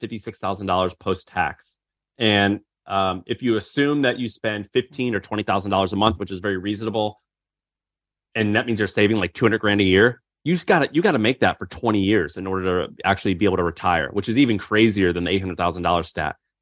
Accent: Missouri, United States; I grew up in Missouri. All Missouri people go to Florida for spring break.

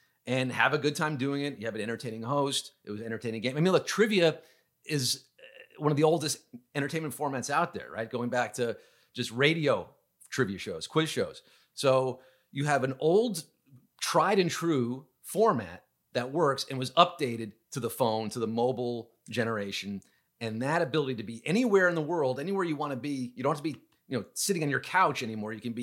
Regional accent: New York, United States; I decided that summer, I'm moving out of New York. I'm from New York. I said, I'm moving to LA to do this in LA.

